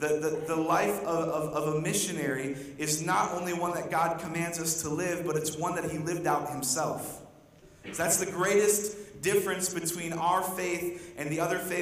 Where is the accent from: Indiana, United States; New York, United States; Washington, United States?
New York, United States; Syracuse; growing up in Syracuse and now moving to Central Pennsylvania, I've lived there now in total, I guess, about 10 years.